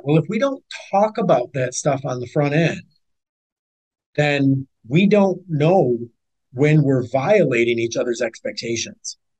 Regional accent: Detroit, Michigan, United States; moved away; I have a realtor friend up north, and I'm originally from Detroit.

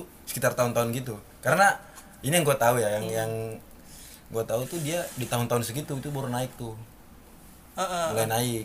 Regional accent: East Nusa Tenggara, Indonesia; Di kampung kami lah. Kami orang Flores itu

